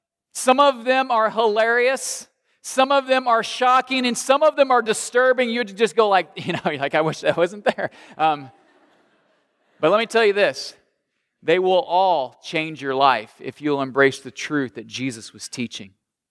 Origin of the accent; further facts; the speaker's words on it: Illinois, United States; I grew up in Southern Illinois, and before I went into campus ministry, I had the exciting career of being a certified public accountant.